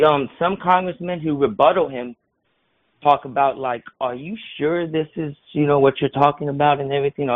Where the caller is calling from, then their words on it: Texas, United States; Hey, Fakeologist. … from Texas.